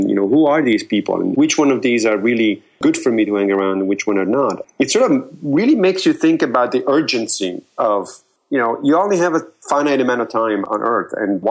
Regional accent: Rome, Lazio, Italy; First of all, I grew up in Rome.

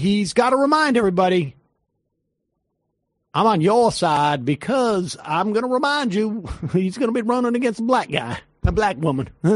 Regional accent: New Bedford, Massachusetts, United States; I'm from Southern Massachusetts. And so that is, I was down near Bedford. Bedford, Mass, and we have a slightly different accent there.

